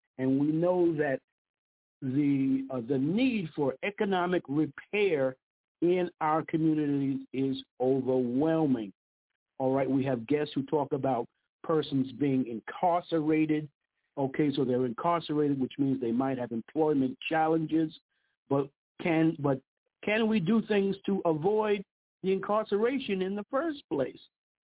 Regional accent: New York City, New York, United States; And Dennis and I grew up together in Brooklyn, in the East New York section of Brooklyn.

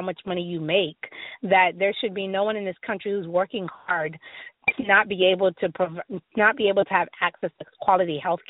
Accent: Fort Lauderdale, Florida, United States; now in Miami, United States; And so as Miss Fort Lauderdale, it's really representing where I grew up. Yes, I was born in Miami. Yes, I am living back in Miami

